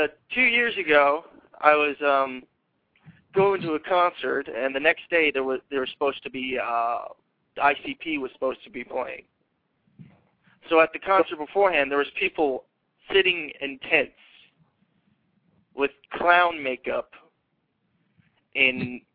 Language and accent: English; Charlotte, North Carolina, United States; North Carolina. Charlotte